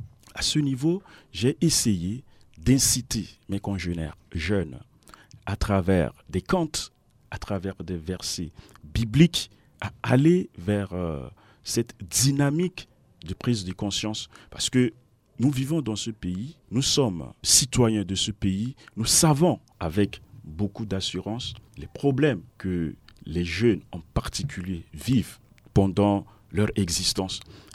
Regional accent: Central African Republic; parler de ma jeunesse, parler de ma société en tant que Centrafricain

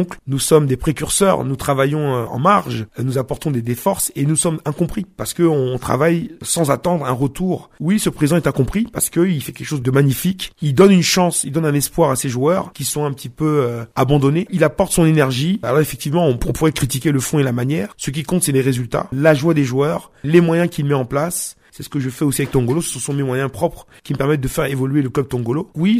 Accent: France; Nous avons grandi ensemble en France.

